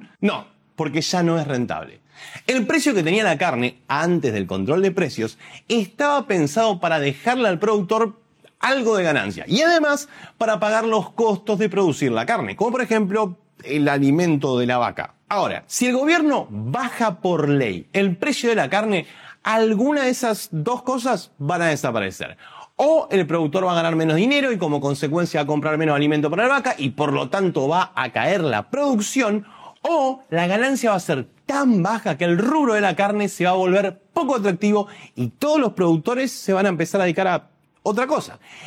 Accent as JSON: {"language": "Spanish", "country": "Argentina", "said": "te voy a contar cuáles fueron las consecuencias en mi país, Argentina, del control de precios"}